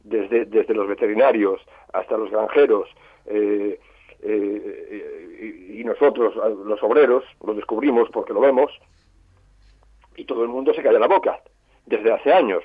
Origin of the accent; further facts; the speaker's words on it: Galicia, Spain; yo soy gallego, yo he crecido en el campo también, en una granja en Galicia, que a la época, eran 400 hectáreas, la granja más grande de Galicia y moderna, y una de las más grandes de España.